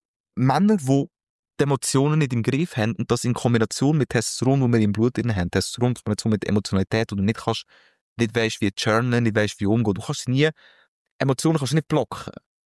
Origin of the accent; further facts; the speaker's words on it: Switzerland; mache es dort, wie ich es als Schweizer machen würde.